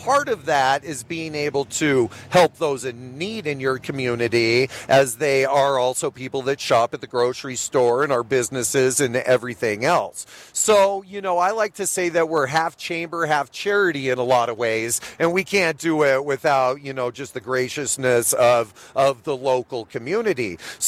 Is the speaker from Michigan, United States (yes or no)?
no; Evergreen, Montana, United States; but we're always always going to say that we're from Evergreen.